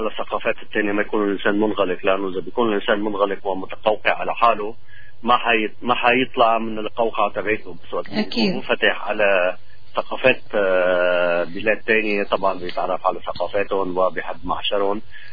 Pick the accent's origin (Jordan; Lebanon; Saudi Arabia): Lebanon; أنا من لبنان وزوجتي من المغرب،